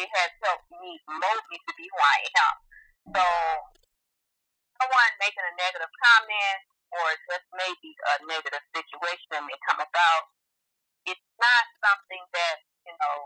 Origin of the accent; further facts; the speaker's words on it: Flint, Michigan, United States; I am from Flint, Michigan. I don't know if you heard of Flint.